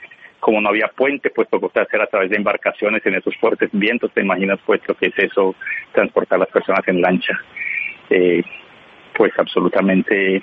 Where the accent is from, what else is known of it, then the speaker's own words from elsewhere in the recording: Providencia, San Andrés and Providencia, Colombia; yo he sido alcalde 3 veces de Providencia y conozco muy bien las necesidades sentidas de mi pueblo